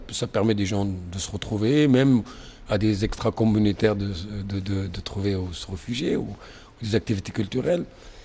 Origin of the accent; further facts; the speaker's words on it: Tunisia; Parce que je viens de Tunisie. Je reviens il y a 2 semaines. C'est un pays que je connais très bien. J'y suis né, j'ai grandi là-bas. J'y vais régulièrement.